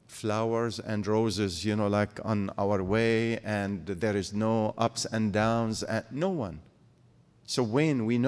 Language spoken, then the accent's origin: English; Syria; Father George, the priest in my village, now with the troubles in Syria, my family in particular